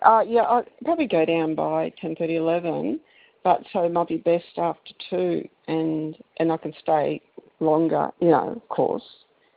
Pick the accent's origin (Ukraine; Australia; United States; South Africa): Australia; Brisbane, Queensland; I come from Brisbane